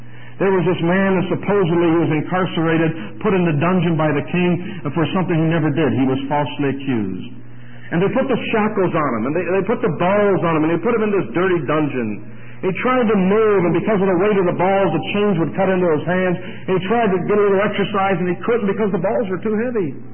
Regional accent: Rochester, New York, United States; You know, as you know, I'm from Rochester. We get a lot of snow in the winter.

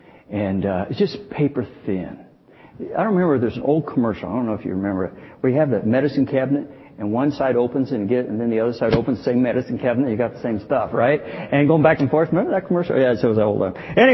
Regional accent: the South, United States; You can tell I'm from the South, right?

